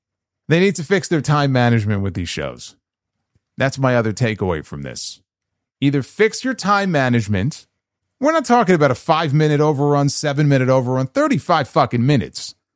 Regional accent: England, United Kingdom; I'm going to England. I'm in my home country. No Englishman has ever done this before.

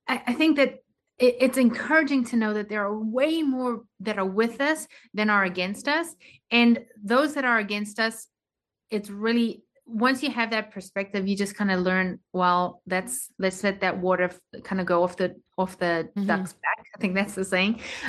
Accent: South Africa; now in United States; I was born and raised in South Africa. I am a legal, naturalized citizen of this country.

